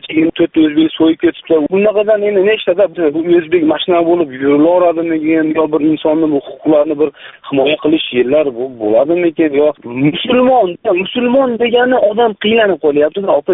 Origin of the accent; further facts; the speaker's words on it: Kyrgyzstan; Biz ham o'zbekmiz, Qirg'izistonlikmiz.